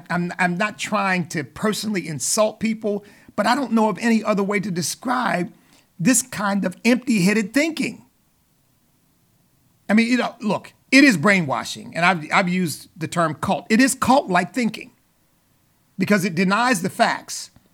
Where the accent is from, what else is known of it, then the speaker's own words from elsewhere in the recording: United States; Now, here again, I am an American of African ancestry. I have brown skin. I have lived on this earth and in this country for 69 years.